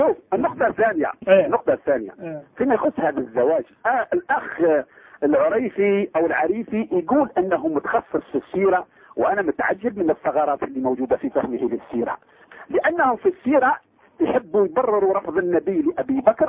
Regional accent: Algeria; انا جزائري.

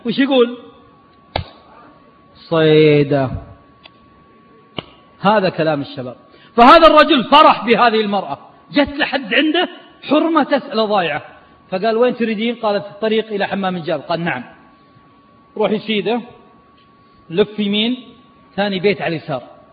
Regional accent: Riyadh, Riyadh Province, Saudi Arabia; واحد مرة طالع مع جيب طعس في التمام عندنا في الرياض في النفود

